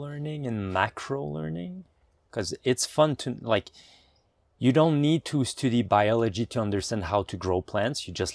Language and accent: English; Montreal, Quebec, Canada; I am from Montreal, Canada. I am 39 years old